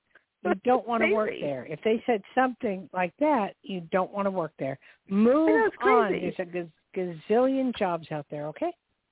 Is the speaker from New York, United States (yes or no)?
yes; New York, United States; accent: New York; I walk and I talk and I come from New York. East 44th Street and 3rd Avenue. I miss it so much.